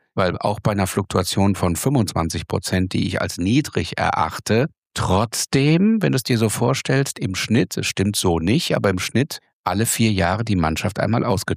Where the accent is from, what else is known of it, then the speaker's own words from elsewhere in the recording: Bavaria, Germany; Wir kommen ja aus dem Bayerischen.